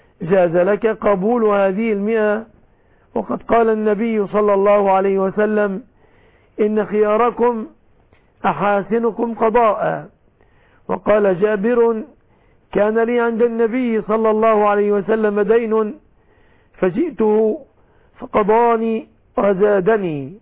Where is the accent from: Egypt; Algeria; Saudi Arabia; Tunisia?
Egypt; في بلادنا مصر